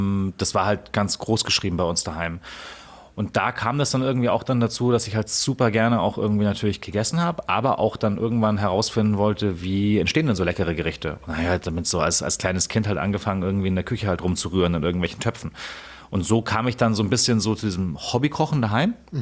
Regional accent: Munich, Bavaria, Germany; Ich bin aufgewachsen halt bei München, querstrich in München. Mhm. Also mit Bayerisch und so schwierig

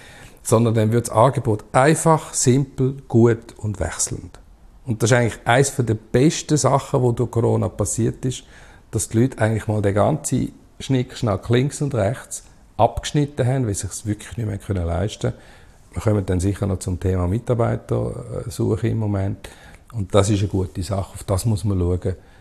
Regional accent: Schaffhausen, Switzerland; ich komme ja aus Schaffhausen und dort hat es ja viele auch ländliche Gegenden und Restaurants so.

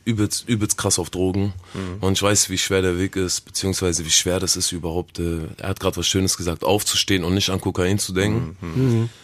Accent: Berlin, Germany; Ich bin Rapper. Ich bin 29 Jahre alt. Ich komme aus Berlin.

